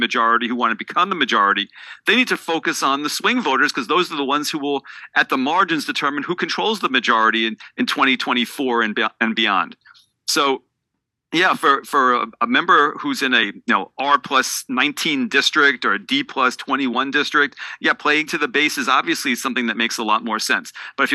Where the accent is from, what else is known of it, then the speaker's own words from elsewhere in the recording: New York, United States; But I'm originally from Long Island, so I grew up with Jets and Giants.